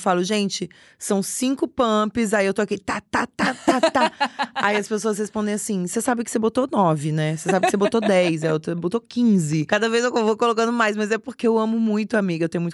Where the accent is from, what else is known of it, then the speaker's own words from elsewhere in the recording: Espírito Santo, Brazil; eu sou do Espírito Santo.